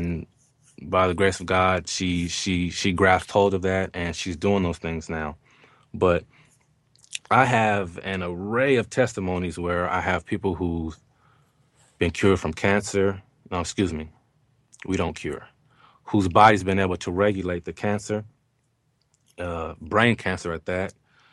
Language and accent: English; Mississippi, United States; born there; because I was born in Mississippi, so we have a lot of little